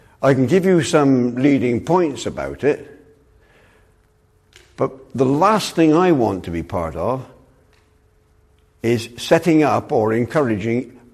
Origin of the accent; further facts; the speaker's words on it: United Kingdom; Now there, let me just say straight away, I come from the United Kingdom, so I speak in English, and I know that makes it difficult for some of you here in Seattle.